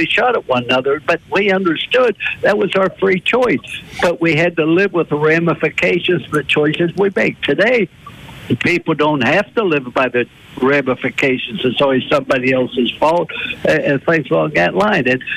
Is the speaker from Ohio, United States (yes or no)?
yes; East Circle, Ohio, United States; Plus, I was raised in East Circle, Ohio, which was 1 mile from the western Pennsylvania border.